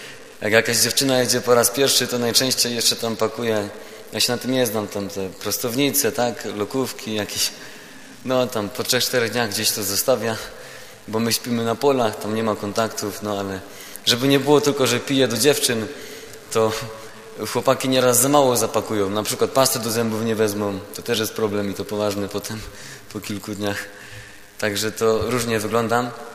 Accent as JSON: {"language": "Polish", "town": "Kokotek", "region": "Silesian Voivodeship", "country": "Poland", "said": "ja z Kokotka, to jest w lesie, nie? Koło Lubińca. Stąd godzina jazdy autem."}